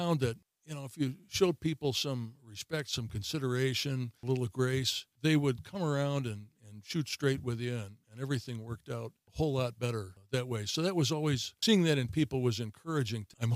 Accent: Chicago, Illinois, United States; As I say, I grew up in Chicago, so taking a position out in a rural community like Spring Green was just a very different thing.

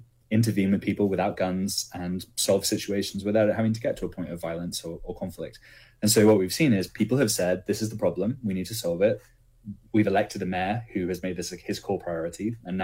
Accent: England, United Kingdom; also born or lived in Beijing, China; now in Portland, United States; Yeah, I'm an immigrant, one of those immigrants. So I come from England originally via China. I lived in Beijing for 13 years.

